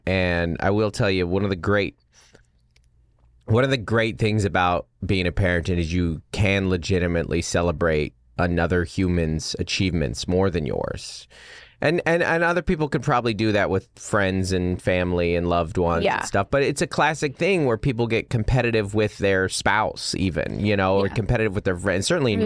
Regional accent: Washington, United States; we grew up in Washington and you went to state as a freshman in track.

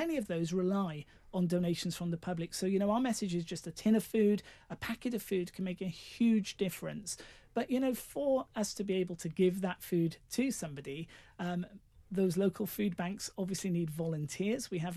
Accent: Wales, United Kingdom; as a Welshman from South Wales

